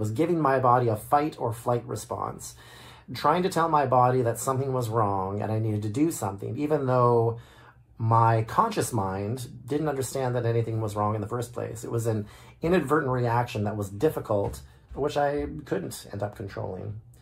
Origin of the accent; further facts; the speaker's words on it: Sarnia, Ontario, Canada; I was driving to Waterloo one day from my hometown of Sarnia in an effort to shop for apartments to live